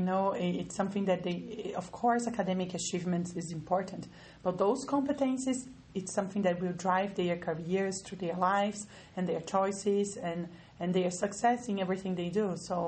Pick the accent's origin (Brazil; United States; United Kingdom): Brazil; English is a second language; moved away; We are originally from Brazil. And our grandparents came and migrated from Portugal and Italy. And so we carry both citizenships, Brazilian and Italian. And we have lived in different places in the world already.